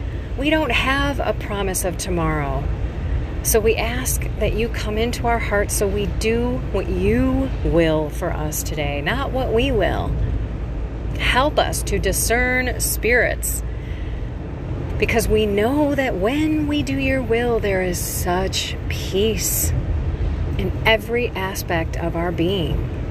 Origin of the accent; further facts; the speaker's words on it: Illinois, United States; I come from Illinois, and it's just flat and not awesome to drive.